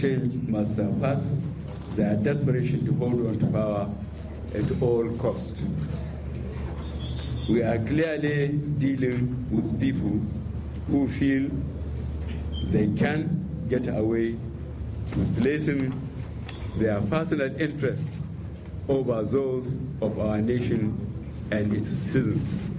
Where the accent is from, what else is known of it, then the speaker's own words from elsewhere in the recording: Nigeria; As a Nigerian and a presidential candidate in the election, I share in the disappointment and frustration of this decision.